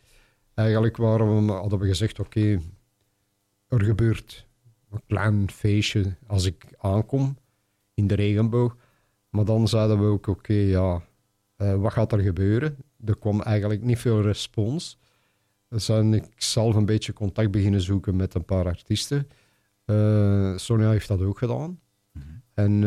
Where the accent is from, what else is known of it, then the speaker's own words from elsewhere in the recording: Bruges, Flanders, Belgium; ik ben van Brugge